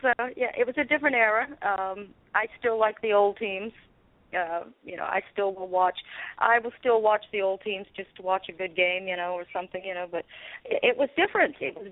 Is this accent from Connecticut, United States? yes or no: yes; Connecticut, United States; also born or lived in Georgia; Well, I started watching the Jets back in the 60s when I moved from New England, Connecticut, down to Georgia, which was quite a culture shock.